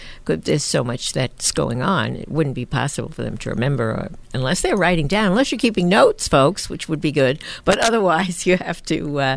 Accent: Buffalo, New York, United States; instead of saying I'm from Buffalo or, you know, Williamsville or whatever, yeah. I always say, well, it's near Niagara Falls.

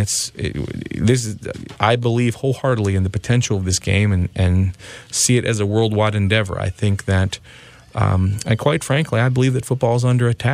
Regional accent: United States; and I'm unapologetically American, that we are to apologize sometimes for being Americans

